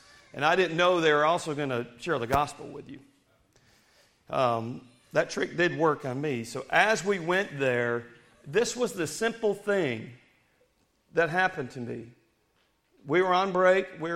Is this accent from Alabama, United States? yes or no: no; New York, United States; Growing up in Western New York, yes, the Yankee in the room is up here near Niagara Falls.